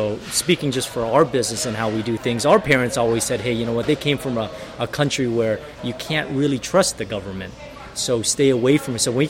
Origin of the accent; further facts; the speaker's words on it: United States; But we grew up in America, and you know, I worked in corporate America, and there's a lot of collaboration